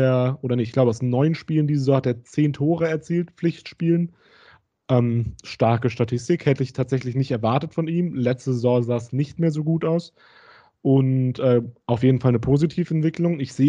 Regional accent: Mainz, Rhineland-Palatinate, Germany; Das kommt mir natürlich als Mainzer momentan gelegen

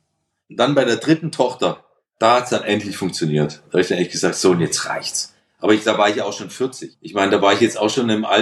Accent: Baden-Württemberg, Germany; Ich bin Schwabe, hallo.

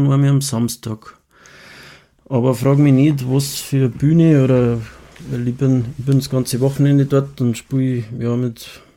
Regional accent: Oberbergkirchen, Bavaria, Germany; ich bin in einem Musikverein groß geworden. Also da, wo ich halt meine Heimat in Oberbergkirchen ist das.

